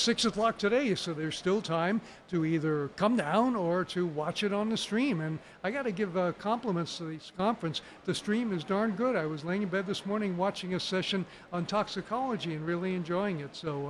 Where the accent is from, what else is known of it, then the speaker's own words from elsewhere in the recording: New York City, New York, United States; I grew up in New York City, and I wrote my first computer program in 1964.